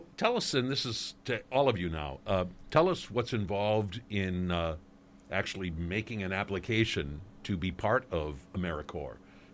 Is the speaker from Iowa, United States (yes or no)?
yes; Iowa, United States; I grew up in Iowa, but I don't remember where Vinton is.